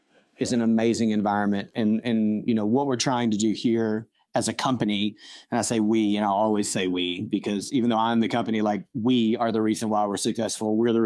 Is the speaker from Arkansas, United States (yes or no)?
yes; Arkansas, United States; also born or lived in Austin, Texas; now in Portland, United States; we would just always lived in rural places growing up in Arkansas.